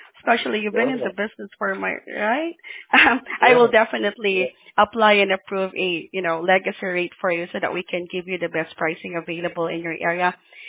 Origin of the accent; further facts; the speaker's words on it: California, United States; Well, I'm from Orange County in California.